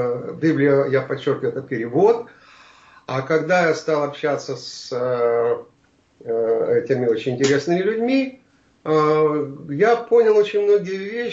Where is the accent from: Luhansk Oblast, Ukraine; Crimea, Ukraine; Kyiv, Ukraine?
Kyiv, Ukraine; now in Philadelphia, United States; А раньше мы жили в Киеве. Мы родились в Киеве. И жили в Киеве до 2011 года, 2011 года. И в августе 2011 года мы появились здесь, в Соединенных Штатах. Вначале мы приехали в Нью-Джерси